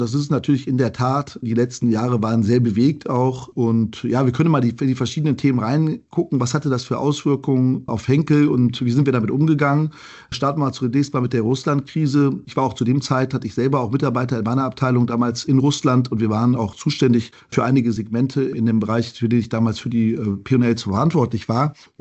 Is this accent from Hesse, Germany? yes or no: no; Düsseldorf, North Rhine-Westphalia, Germany; habe dann überlegt in meiner Heimatstadt Düsseldorf, was ist ein interessanter Konzern?